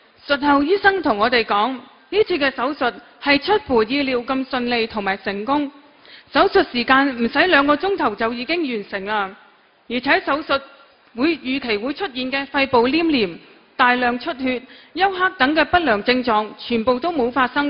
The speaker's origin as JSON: {"language": "Chinese", "country": "Macau", "said": "大家好，我是来自澳门的同修"}